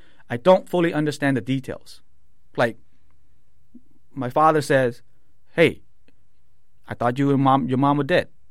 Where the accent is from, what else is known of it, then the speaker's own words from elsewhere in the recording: United States; this is embedded in us that we're Cambodian. Even though we grew up in America, everybody's like have this kind of pride of we're Cambodians, right?